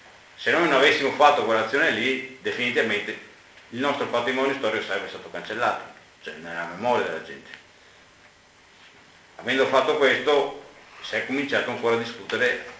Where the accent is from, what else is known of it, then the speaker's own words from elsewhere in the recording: Veneto, Italy; Anche noi come Veneti, logicamente, abbiamo esattamente la stessa vostra storia, cioè Napoleone e successivamente i Savoia hanno fatto scempio della nostra storia, della nostra dignità, della nostra identità, della nostra economia